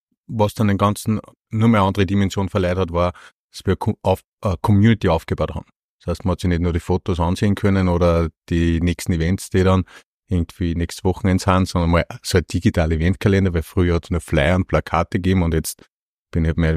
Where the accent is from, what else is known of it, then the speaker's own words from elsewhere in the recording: Waldneukirchen, Upper Austria, Austria; Ich komme aus Waldneukirchen, das ist in der Nähe von Bad Hall. Bin ein Wirtssohn, ja.